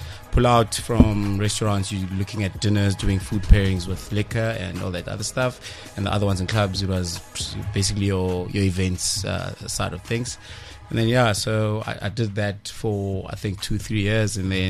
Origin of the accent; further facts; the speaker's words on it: Middelburg, Mpumalanga, South Africa; English is a second language; now in Pretoria, South Africa; Basically, I come from a small town I grew up in Middleburg. It's all the way in Mpumalanga.